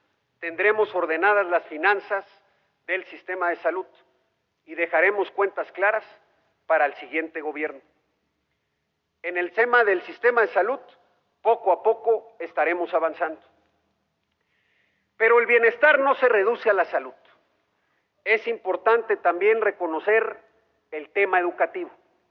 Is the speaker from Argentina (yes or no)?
no; Oaxaca, Mexico; tomar una decisión como oaxaqueñas y como oaxaqueños